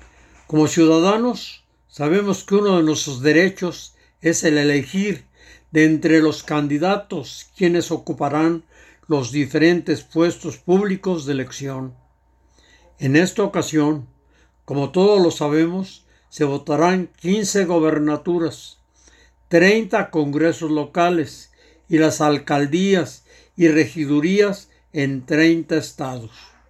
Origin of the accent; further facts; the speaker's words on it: Mexico; Como ciudadanos, como universitarios y como mexicanos, debemos votar.